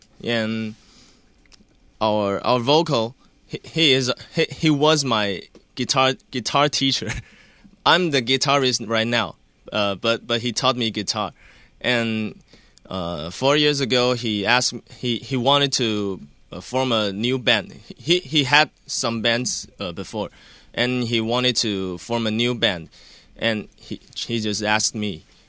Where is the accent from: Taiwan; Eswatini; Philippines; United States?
Taiwan; English is a second language; I'm from Taiwan.